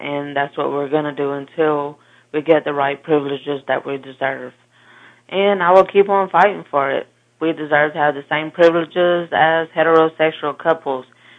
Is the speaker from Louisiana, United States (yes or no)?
yes; Baton Rouge, Louisiana, United States; I'm from Baton Rouge, Louisiana.